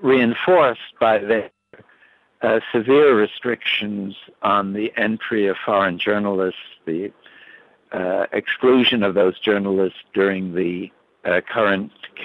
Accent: United States; it's something I regret very much as an American, seeing my government engaged in such policies.

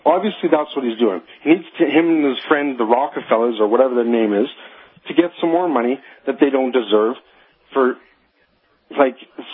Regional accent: Canada; I'm a Canadian personally, and I'm a patriot. I love Canada and all

